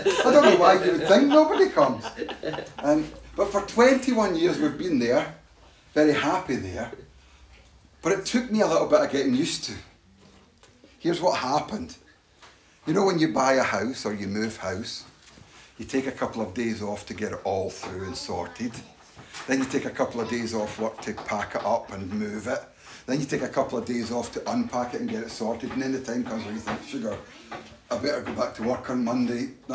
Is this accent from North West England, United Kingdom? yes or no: no; Glasgow, Scotland, United Kingdom; now in Paisley, United Kingdom; I'm a Glaswegian, I never used to speak like this. I've been taught how to speak in a way that people can understand most of it, if not all of it. Prior to living in Paisley, we lived in Glasgow.